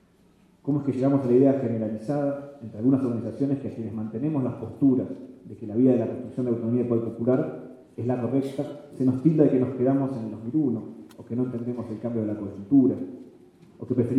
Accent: Argentina; me interesaba traer a cuenta qué está pasando en mi país, en Argentina, ¿no?

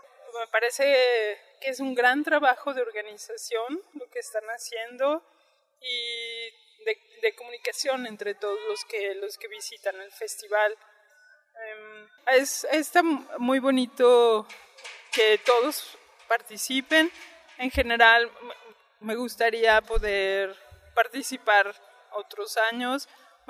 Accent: Mexico City, Mexico; vengo de la Ciudad de México.

